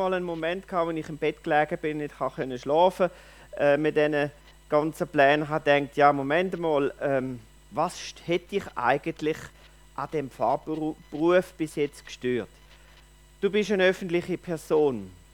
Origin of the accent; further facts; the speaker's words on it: Bad Säckingen, Baden-Württemberg, Germany; Ich stamme aus Bad Säckingen, erinnert dem Rhein, bin gut kirchlich-christlich gross geworden in einer liberalen Stadtgemeinde, wobei meine Eltern sehr kirchlich gewesen sind.